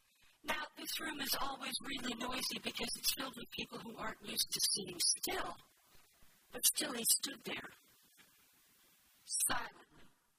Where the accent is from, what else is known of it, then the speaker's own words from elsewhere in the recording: Babylon, United States; I was born on Good Friday, raised in a town called Babylon. What more can I do with my life? But we grew up in a singing church